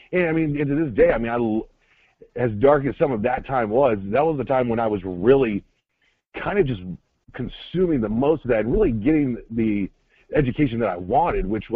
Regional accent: Atlanta, Georgia, United States; But long story short, I end up going to a school in Tennessee. I'm from Atlanta, so I go out there.

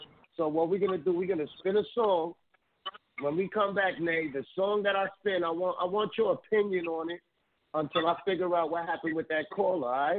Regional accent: Bronx, New York, United States; You know I'm from the Bronx, and we like that type of shit.

